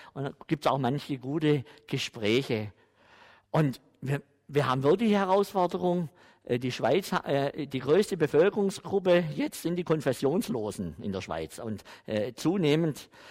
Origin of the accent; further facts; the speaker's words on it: Baden-Württemberg, Germany; moved away as an adult; Und dann habe ich im Schwarzwald, in meinem Heimatdorf in der evangelischen Kirche, hatte ich die Idee, ich mache da einen Vortrag